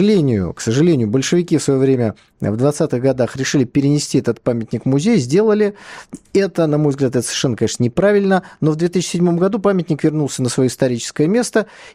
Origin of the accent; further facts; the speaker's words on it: Saint Petersburg, Russia; я как выходец из Питера в данном случае промолчу